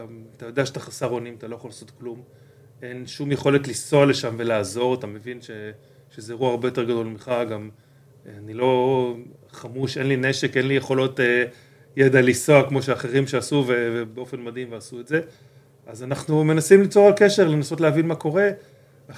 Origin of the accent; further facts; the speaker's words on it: Nir Oz, Southern District, Israel; כן, נולדתי, גדלתי שם. קיבוץ, כמו שקיבוץ היה פעם, לינה משותפת עם החברים בבית ילדים